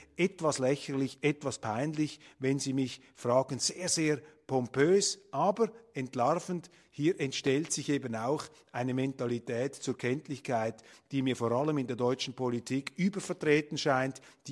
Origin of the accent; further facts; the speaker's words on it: Switzerland; Als Schweizer maße ich mir da keine Urteile an.